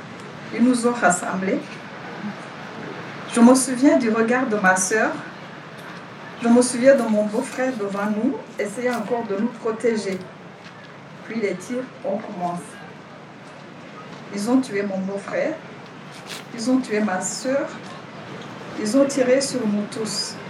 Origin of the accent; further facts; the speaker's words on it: Nyawera, Rwanda; Je viens du village de Nyawera, un village qui en 1994 a perdu plus de 428 personnes.